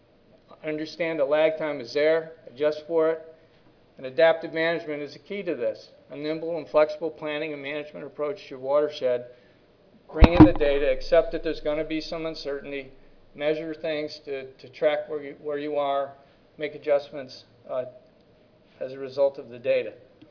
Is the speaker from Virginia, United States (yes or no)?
yes; Virginia, United States; I come from Fairfax County, Virginia